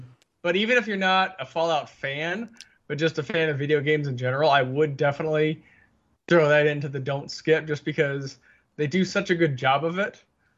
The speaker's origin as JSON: {"language": "English", "country": "United States", "tie": "born or raised there", "said": "you know, I'm American. Born here, lived here all my life, not had the chance yet to go to the U.K."}